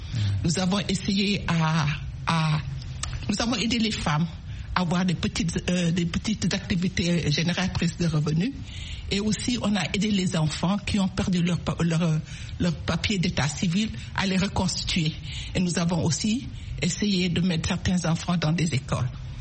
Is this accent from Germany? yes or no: no; Senegal; Moi, je viens du Sénégal. Nous perdons des milliers de jeunes en mer.